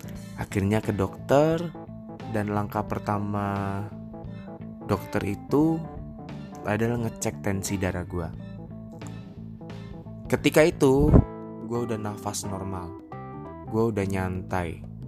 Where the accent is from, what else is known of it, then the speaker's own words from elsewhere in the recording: Pontianak, West Kalimantan, Indonesia; now in Jakarta, Indonesia; Gua sekarang stay di Jakarta. Dan asalnya gue dari kota Pontianak.